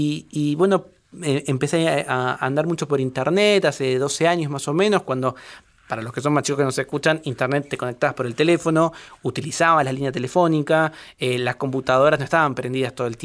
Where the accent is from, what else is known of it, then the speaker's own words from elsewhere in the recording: Campana, Buenos Aires Province, Argentina; yo soy de la provincia de Buenos Aires, y en esa época había de Campana. Soy de Campana.